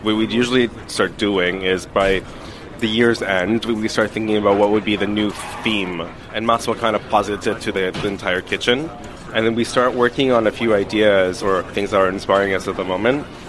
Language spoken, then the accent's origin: English; Canada; moved away as an adult; now in Modena, Italy; I come from Canada and I've been here for 8 years.